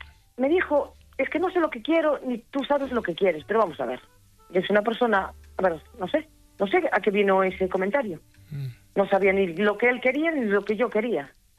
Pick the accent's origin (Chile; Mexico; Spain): Spain; Barcelona, Catalonia; Porque somos de la misma ciudad. Soy de Barcelona